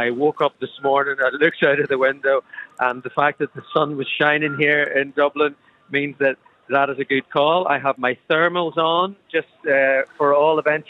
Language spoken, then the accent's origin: English; Downpatrick, Northern Ireland, United Kingdom; I was born in Downpatrick, went to school there, passed St. Patrick's grave pretty much every day on the walk to school.